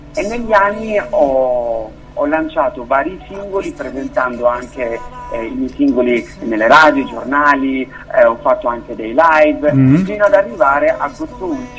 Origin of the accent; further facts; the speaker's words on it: Switzerland; sono italiano, anzi italianissimo, però giustamente nato e cresciuto in Svizzera, perciò italo-svizzero per me va assolutamente bene.